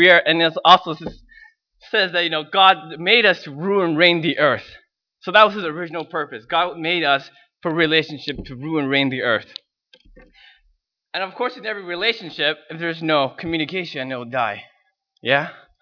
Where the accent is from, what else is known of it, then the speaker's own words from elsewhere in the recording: Canada; at the end of the day, I'm still Chinese. I cannot lie about it. I have a Chinese name. My last name is Chinese. Right? So growing up in Canada